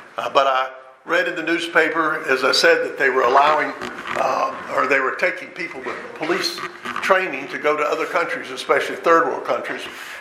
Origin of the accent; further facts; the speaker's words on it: United States; I told him … I was from the United States. I worked for the sheriff's office.